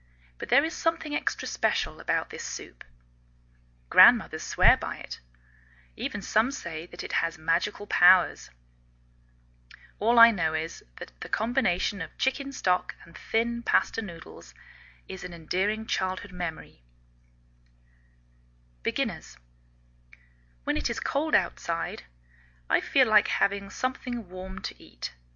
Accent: England, United Kingdom; now in United States

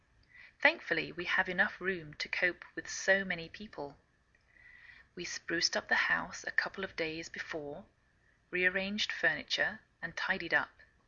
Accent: England, United Kingdom; now in United States

